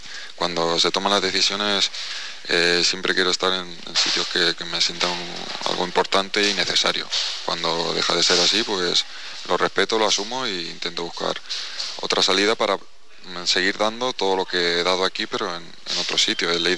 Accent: Getafe, Community of Madrid, Spain; yo soy de Getafe siempre y que he vivido en un sitio que me anda todo

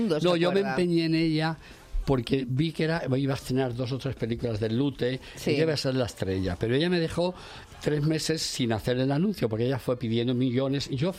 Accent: Tomelloso, Castilla-La Mancha, Spain; born there; Pues mira, yo nací en Tomelloso, en un pueblo que era de peluquería.

